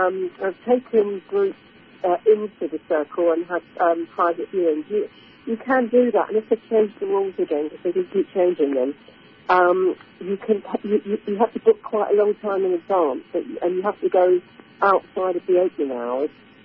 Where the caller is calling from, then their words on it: Dorking, South East England, United Kingdom; I'm calling in from Dorking in Surrey.